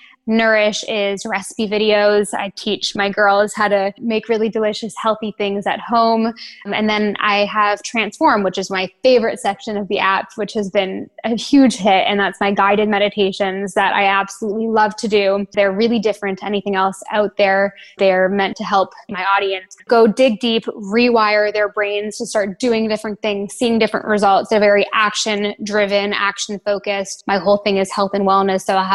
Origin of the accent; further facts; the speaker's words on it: Toronto, Ontario, Canada; moved away as an adult; also born or lived in London, England; now in Bahamas; I currently live in the Bahamas. I actually just moved here 6 weeks ago. And I'm originally from Canada, Toronto. So I moved to London, England when I was 18. And then I lived there for 5 years.